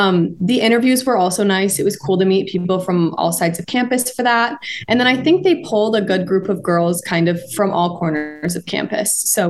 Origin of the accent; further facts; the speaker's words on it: Hanover, Michigan, United States; and I'm from Hanover, Michigan.